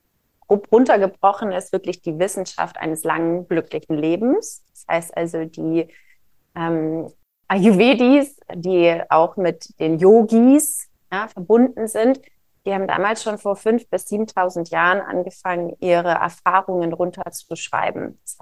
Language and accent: German; Hamburg, Germany; born there; Ich bin in Hamburg geboren